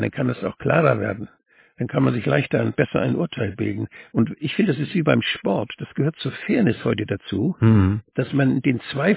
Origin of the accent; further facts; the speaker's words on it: Northern Germany, Germany; da nicht für, sagt man bei uns in Nord.